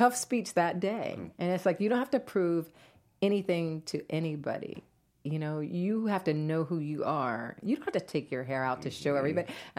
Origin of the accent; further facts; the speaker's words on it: New Jersey, United States; also born or lived in Atlanta / Bahamas; But I'm originally from New Jersey.